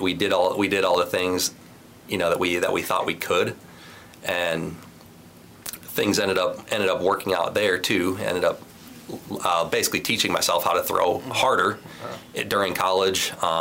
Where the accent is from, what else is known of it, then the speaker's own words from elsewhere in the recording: Randolph, Minnesota, United States; Yeah, 500's being generous, to be honest with you. I just grew up